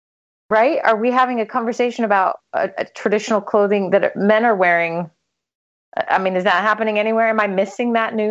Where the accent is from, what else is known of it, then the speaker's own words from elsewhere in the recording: United States; of course, I'm from the United States.